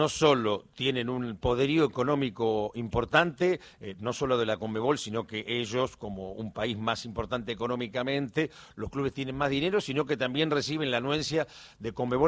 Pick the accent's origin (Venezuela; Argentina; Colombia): Argentina; si somos argentinos